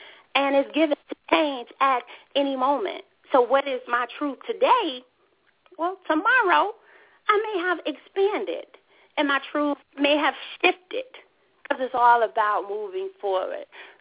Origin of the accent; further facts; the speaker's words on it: Macon, Georgia, United States; we get a call from her friend who's from my hometown, Macon, which is about maybe an hour from here.